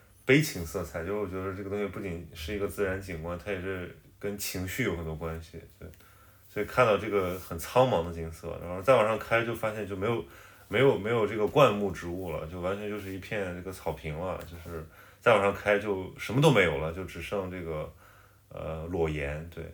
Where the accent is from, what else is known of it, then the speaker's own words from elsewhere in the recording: Northeast China, China; 我东北人，我说我在长白山玩